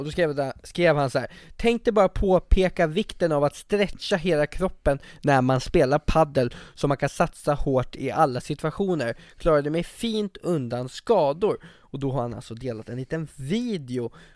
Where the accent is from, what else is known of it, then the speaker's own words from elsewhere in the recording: Sweden; Och man blir ju stolt som svensk.